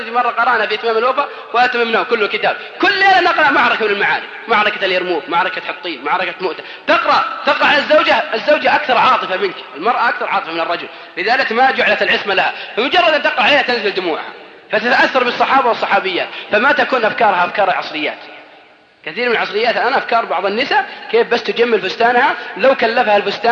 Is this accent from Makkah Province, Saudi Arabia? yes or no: no; Al-Qassim, Saudi Arabia; ولا يقعد عندنا في القصيم في البر إلى الساعة 11-12